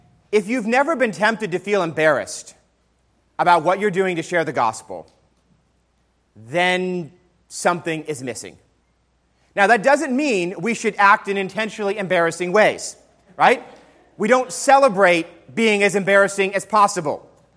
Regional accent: New York City, New York, United States; And I know that's something I did a lot of growing up in New York City.

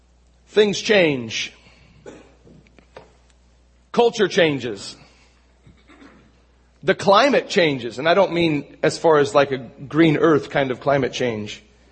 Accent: Astoria, Oregon, United States; I grew up in Astoria. I grew up along the coast

